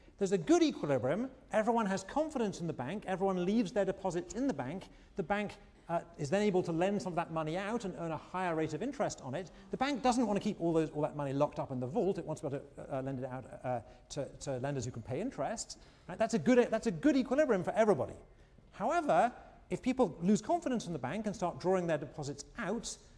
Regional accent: England, United Kingdom; When I was growing up in England, again, I'm going to reveal my age

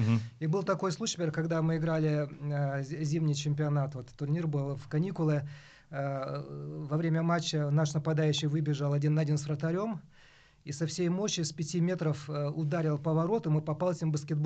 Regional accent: Almaty, Kazakhstan; И я вырос в Алма-Ате.

